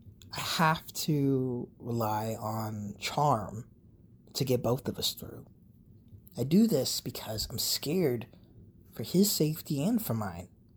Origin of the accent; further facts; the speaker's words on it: Tulsa, Oklahoma, United States; I'm from Tulsa. I'm a brother, a soon-to-be husband, a lost daughter, and a found son, a queer Black trans man